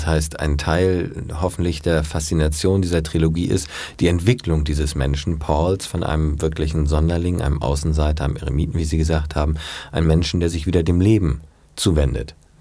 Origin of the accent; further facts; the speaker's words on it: Hamburg, Germany; ich bin Hamburger, ich meine Jahrgang und so weiter, da kann ich natürlich viel aus meiner eigenen Erfahrung schöpfen